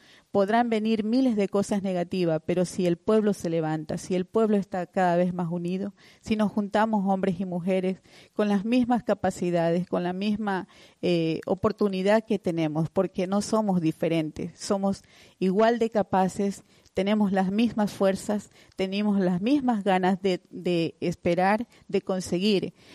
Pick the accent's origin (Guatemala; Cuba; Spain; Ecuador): Ecuador; Yo soy de Ecuador, yo me voy diciendo que me gustaría volver